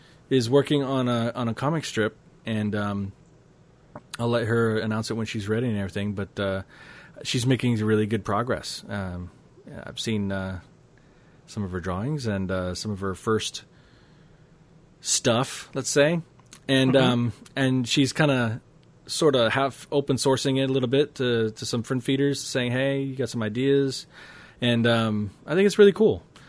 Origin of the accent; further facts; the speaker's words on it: Hawaii, United States; But, dude, I grew up in Hawaii. Come on. Pineapple is everywhere.